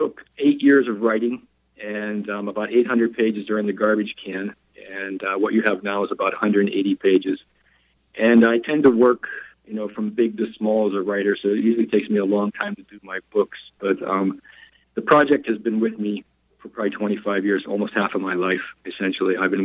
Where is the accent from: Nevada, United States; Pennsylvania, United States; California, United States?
Pennsylvania, United States; ironically the tear gas came 40 miles from my hometown in Pennsylvania.